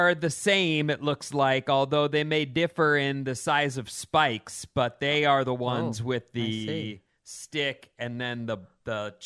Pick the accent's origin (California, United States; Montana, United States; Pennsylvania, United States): California, United States; Napa; Anyway, born and raised in Napa, neo-Nazis in Napa is complete BS.